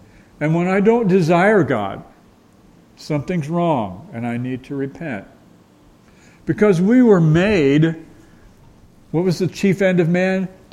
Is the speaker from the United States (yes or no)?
yes; Beckley, West Virginia, United States; born there; We went very near the town where I was born in Beckley, West Virginia